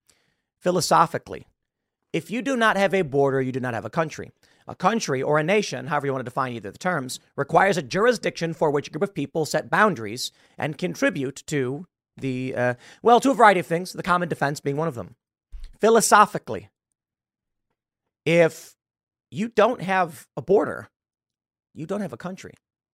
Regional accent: United States; I'm from the United States. My family, every one of them is from the United States.

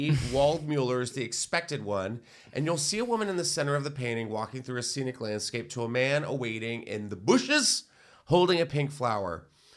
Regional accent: United States; I'm American.

